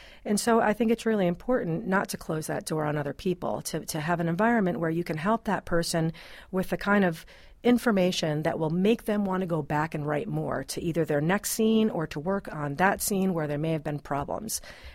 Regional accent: Rhinecliff, New York, United States; when I was a kid growing up in Rhinecliffe.

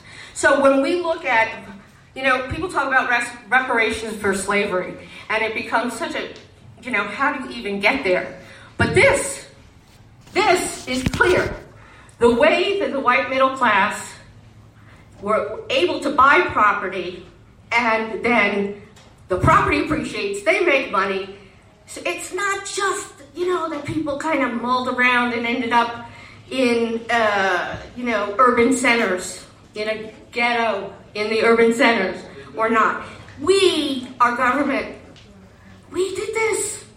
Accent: New York, United States; I grew up on Long Island. I lived through busing on Long Island.

